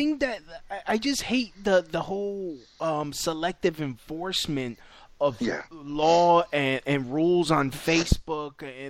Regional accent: Brooklyn, New York, United States; I mean, growing up in Brooklyn, it was always the little kid or some dude thinking he's tough

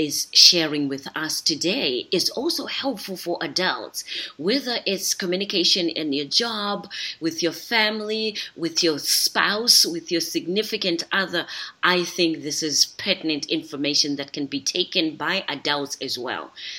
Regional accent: Zimbabwe; first language Shona; English is a second language; I speak Shona, is my language. I'm from Zimbabwe.

